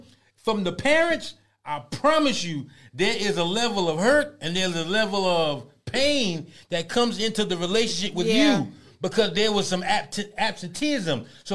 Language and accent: English; Brooklyn, New York, United States; I'm from Brooklyn. So I know how we used to fight and then go shoot basketball or play pool right after we fought.